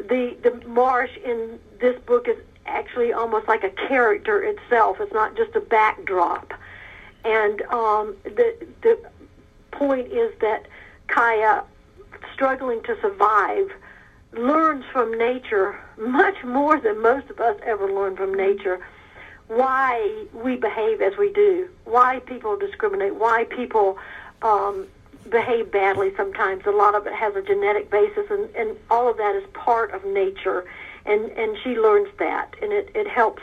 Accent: Georgia, United States; Yes. I was raised in South Georgia, and my mother from a very young age would encourage me to go way out into the woods as far as I could go.

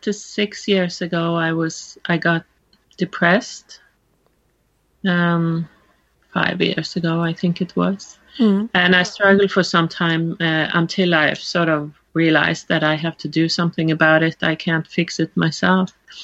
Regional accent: Norway; I live in Norway and I'm here, I'm part of the culture, this is my home country.

